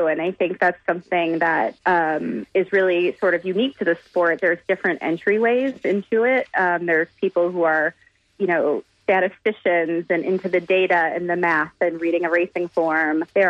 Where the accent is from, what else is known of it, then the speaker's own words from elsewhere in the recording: Cleveland, Ohio, United States; I grew up in Cleveland, and my dad was a huge Cleveland sports fan.